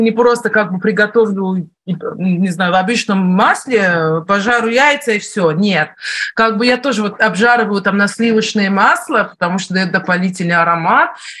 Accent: Iran; потому что я же из Ирана, я не могу конкретно сказать

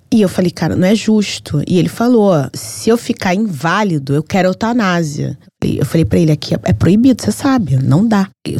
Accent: Brazil; accent: Brazilian; Eu não sou italiana, sou brasileira e eu preciso saber a verdade.

